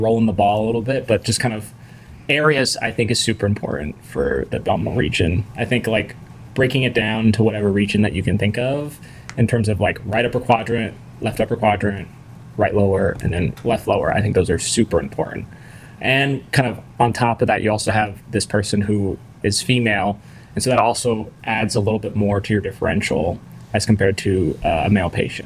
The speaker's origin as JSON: {"language": "English", "region": "California", "country": "United States", "said": "also from Southern California, also an M3."}